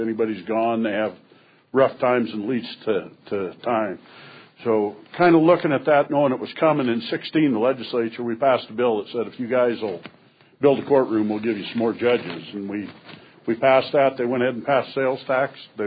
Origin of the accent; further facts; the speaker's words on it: Wyoming, United States; I'd like to point out, to start with, I'm from Crook County, not a county of crooks.